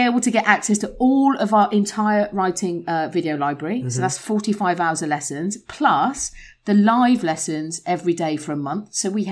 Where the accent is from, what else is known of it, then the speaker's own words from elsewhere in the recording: England, United Kingdom; Plus, because we're English and we like threes